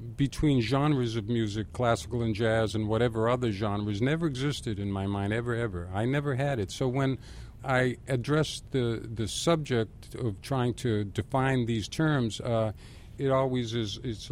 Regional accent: Boston, Massachusetts, United States; One thing I regret, though, in growing up in the Boston area, now we're talking about classical music, is that Symphony Hall

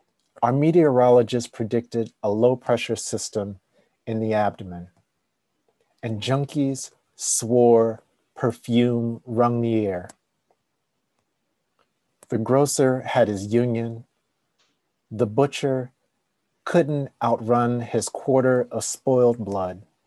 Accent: Compton, California, United States; So when I think about, you know, being a Californian, being from Compton, like that's my last lasting memory.

